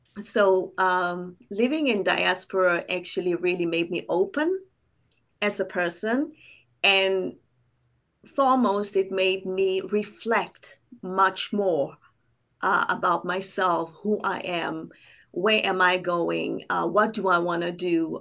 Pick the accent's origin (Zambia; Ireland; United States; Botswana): Botswana; a touch of amapiano because I'm from Botswana, and the South African music has always meant a whole lot to me, and I grew up with it.